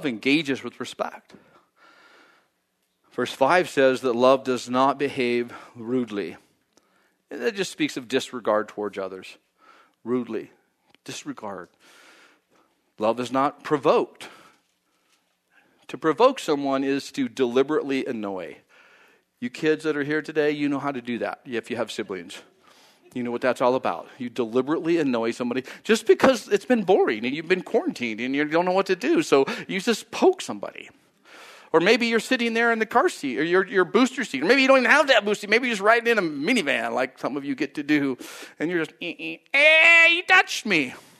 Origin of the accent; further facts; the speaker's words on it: Boise, Idaho, United States; I grew up in Idaho. I grew up in Boise.